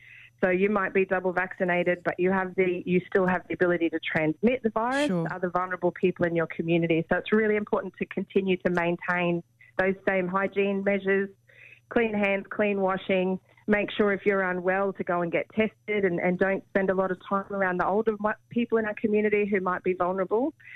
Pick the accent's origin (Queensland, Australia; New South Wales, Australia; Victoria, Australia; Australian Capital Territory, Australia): Queensland, Australia; Townsville; I grew up in Townsville, so we always had a cyclone plan.